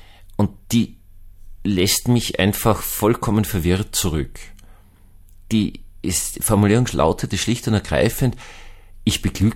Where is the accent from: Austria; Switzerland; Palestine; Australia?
Austria; Vienna; Also ich bin ja auch Wiener